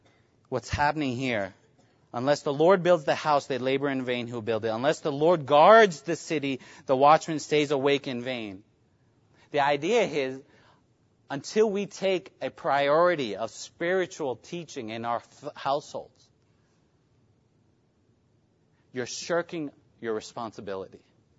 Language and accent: English; New York, United States; Yeah. I grew up in New York, and I think about the assembly I grew up in, Indian Assembly.